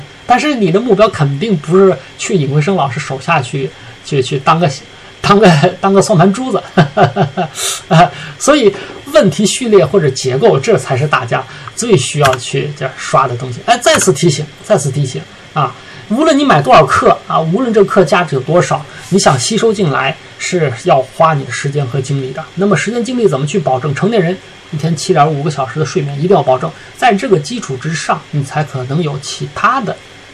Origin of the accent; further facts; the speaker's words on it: China; 在整个地球人种当中我们中国人的自学能力也绝对是顶尖的啊